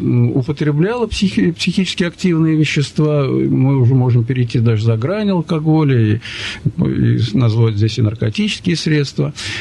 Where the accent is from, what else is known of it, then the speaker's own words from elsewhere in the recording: Russia; жил и потреблял алкогольные напитки, как среднестатистический россиянин.